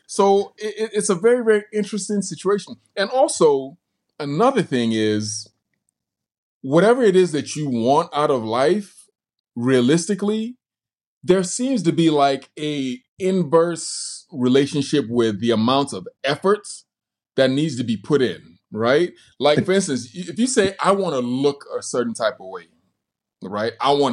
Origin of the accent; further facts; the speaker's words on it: Nigeria; Like, I'm Nigerian, right? And it's hot in Nigeria.